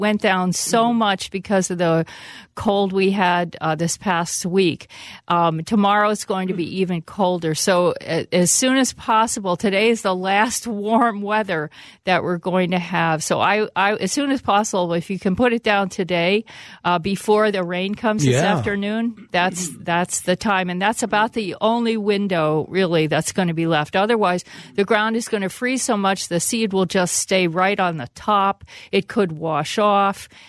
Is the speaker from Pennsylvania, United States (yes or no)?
yes; Pennsylvania, United States; born or raised there